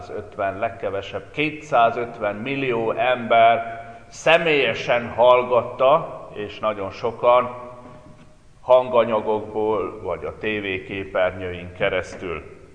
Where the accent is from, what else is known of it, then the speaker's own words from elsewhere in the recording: Transylvania, Romania; Én Erdélyből származok, és Erdély most ha tetszik, hanem Romániához tartozik.